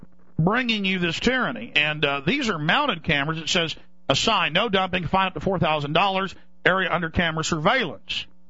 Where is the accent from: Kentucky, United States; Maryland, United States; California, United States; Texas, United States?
Texas, United States; Rockwall; I'm from Rockwall, Texas